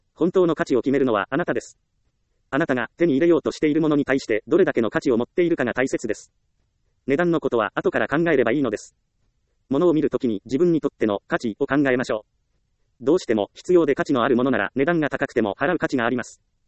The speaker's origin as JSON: {"language": "Japanese", "region": "Ehime", "country": "Japan", "tie": "born or raised there", "said": "私の実家は愛媛の田舎ですが、車で行ける距離ならスーパーは何軒かあります。"}